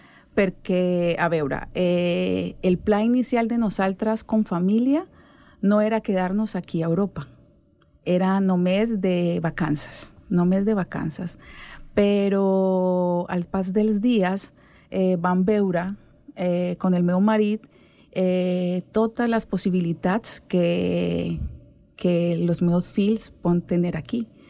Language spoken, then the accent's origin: Catalan; Cali, Valle del Cauca, Colombia; Catalan is a second language; Jo soc colombiana, com ha dit la Liz Daimi. Soc de la ciutat de Cali, la capital de la salsa.